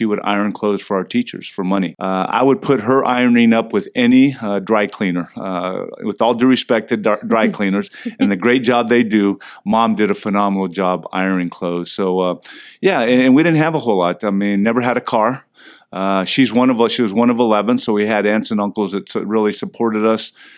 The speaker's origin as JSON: {"language": "English", "town": "Ontario", "region": "California", "country": "United States", "tie": "born or raised there", "said": "You know, I grew up in Ontario, California, which was about 40 miles east of L.A., and I'm always sure to say California because when I say I'm from Ontario, people look at me and say, you're Canadian?"}